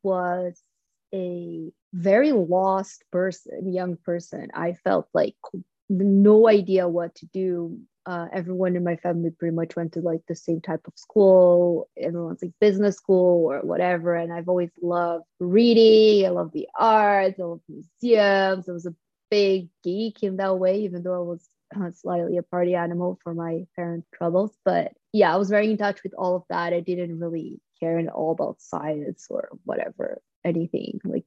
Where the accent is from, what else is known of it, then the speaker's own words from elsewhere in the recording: São Paulo, Brazil; So I started studying international relations in São Paulo, where I grew up in Brazil.